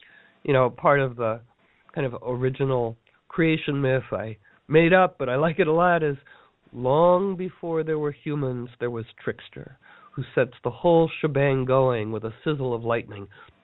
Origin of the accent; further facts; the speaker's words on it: Ecuador; We're from Ecuador.